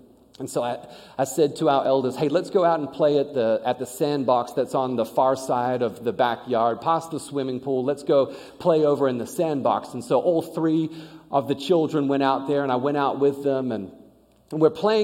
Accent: Australia; I grew up in Australia with a swimming pool in the backyard

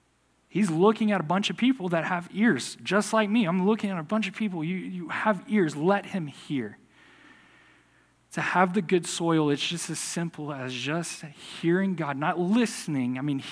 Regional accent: Harmony, Texas, United States; but I'm a redneck from Harmony, Texas, okay?

